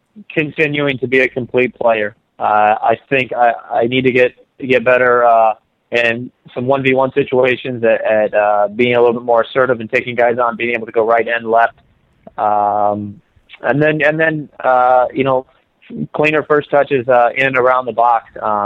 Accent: Midwest, United States; now in Columbus, United States; You know, the city's been good to me. I'm from the Midwest.

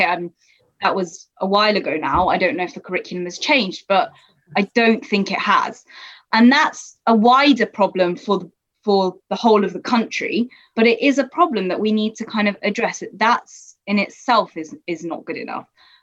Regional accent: London, United Kingdom; I didn't go to a Jewish school. I grew up in South London, so I didn't grow up with a Jewish in the Jewish North London Jewish community.

